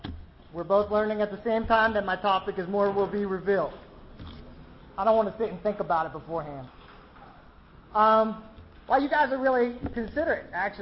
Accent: Johnstown, Pennsylvania, United States; moved away; also born or lived in Philadelphia / Manhattan / Baltimore / Houston; I was originally from Johnstown, Pennsylvania. I moved to Philadelphia and then Manhattan and then Baltimore. And then I got into a graduate program in Houston, Texas.

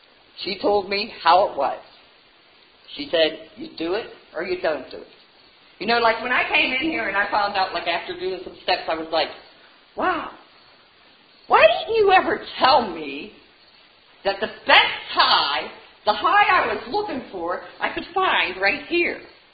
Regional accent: Butler, Pennsylvania, United States; You got, I'm from Butler. You got Indiana, Canning, and Butler.

